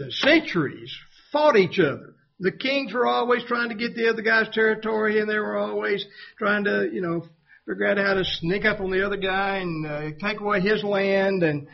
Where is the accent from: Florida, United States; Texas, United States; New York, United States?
Texas, United States; where I grew up in Texas, there are only two kinds of history that we were required to study was Texas history and American history.